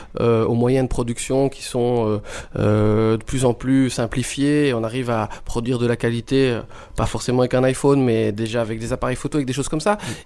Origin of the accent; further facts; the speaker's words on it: Wallonia, Belgium; Chez nous, en Wallonie, on a tendance à ou comparer à la France directement